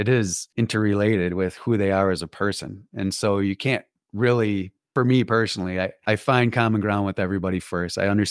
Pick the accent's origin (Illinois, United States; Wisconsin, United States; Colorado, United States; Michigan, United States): Wisconsin, United States; New Berlin; I grew up in New Berlin, Wisconsin. I went to Catholic Memorial High School in Waukesha.